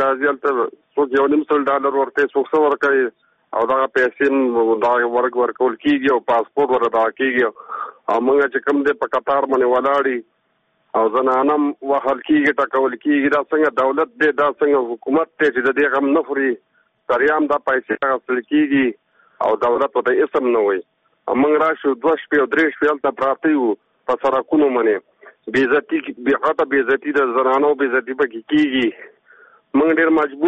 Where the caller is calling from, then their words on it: Kunar, Afghanistan; خبرې کوم د کونړ ولایت نه